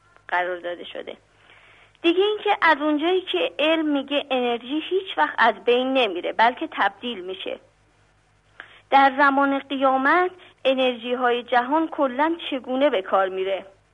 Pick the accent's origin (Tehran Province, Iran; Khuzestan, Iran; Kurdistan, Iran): Tehran Province, Iran; Tehran; من از تهران هستم، خالکن هستم.